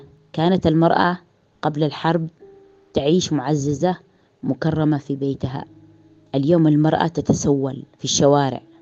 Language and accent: Arabic; Taiz, Taiz Governorate, Yemen; الجرائم اللي عندنا في تعز كثير من الجرائم نشاهدها